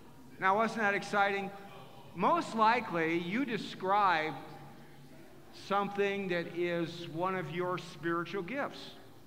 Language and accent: English; Illinois, United States; Hey, we're from Illinois. We're not used to these cold temperatures.